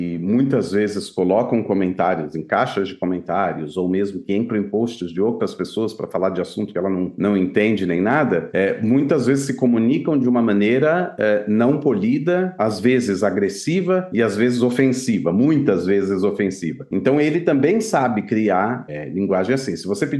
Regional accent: Minas Gerais, Brazil; Que eu sei que eu posso falar, porque eu sou mineiro de pai e mãe, então eu posso falar muito bem como o mineiro fala.

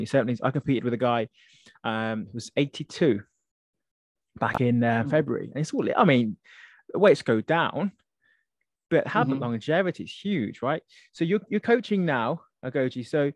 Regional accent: United Kingdom; that's because I'm British

